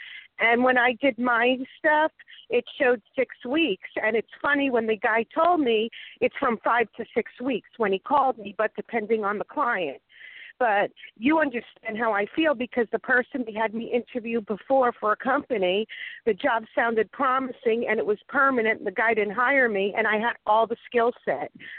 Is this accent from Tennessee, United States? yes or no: no; Oceanside, New York, United States; born there; now in Florida, United States; I live in Florida, but I was born in Oceanside, New York